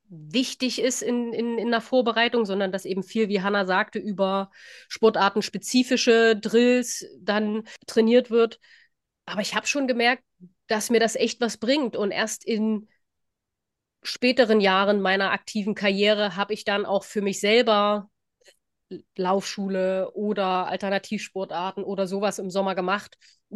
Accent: Chemnitz, Saxony, Germany; Ich bin aus Chemnitz

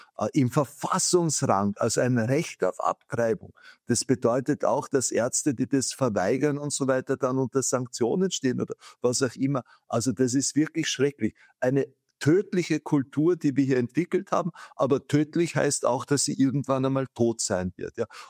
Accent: Austria; bei uns in Österreich.

